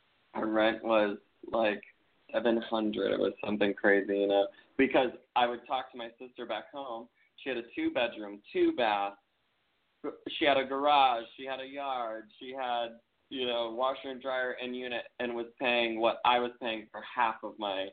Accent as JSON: {"language": "English", "region": "Minnesota", "country": "United States", "tie": "born or raised there", "moved": "as an adult", "lives_now": "Los Angeles, United States", "said": "When I was growing up in Minnesota, I actually wasn't out."}